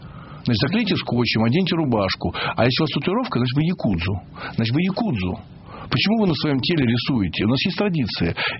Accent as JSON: {"language": "Russian", "region": "Moscow", "country": "Russia", "tie": "born or raised there", "said": "я там коренной москвич, да, с какой-то историей, ну, московской большой очень историей, да"}